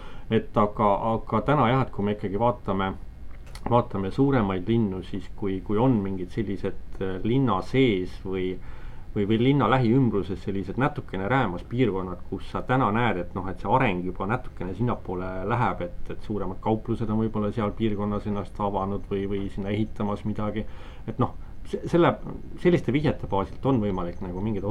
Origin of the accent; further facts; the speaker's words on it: Pärnu, Pärnu County, Estonia; minu kodulinnas Pärnus on seal see jõeäärne kant